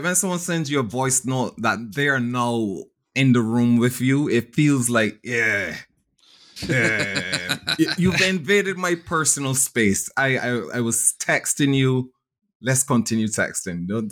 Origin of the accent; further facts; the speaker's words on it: Barbados; Like growing up in Barbados, what's crazy to show you how different societies were.